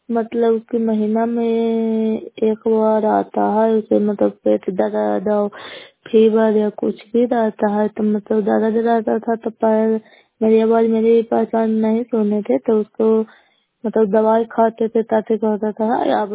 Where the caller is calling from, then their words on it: Bihar, India; नालंदा जिला नगनौसा ब्लॉक कला पंचायत से बोल रही हूँ।